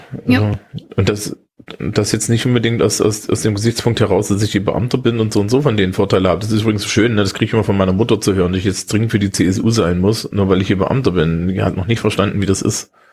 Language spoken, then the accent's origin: German; Thuringia, Germany; ich kann dir auch als Thüringer erklären, warum die Linke in Thüringen gewonnen hat.